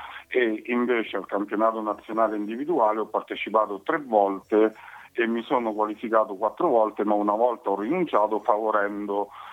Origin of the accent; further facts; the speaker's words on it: Terni, Umbria, Italy; Tra l'altro io sono di Terni, quindi quando posso cerco sempre di andare.